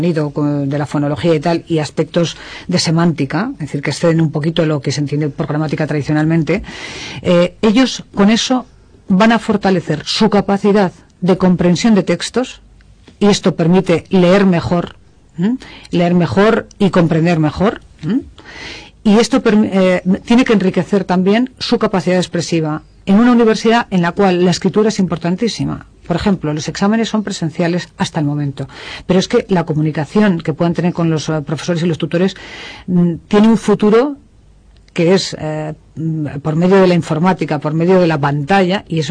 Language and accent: Spanish; Madrid, Community of Madrid, Spain; Pero con toda humildad, como madrileña, digo que el madrileño es una variante del español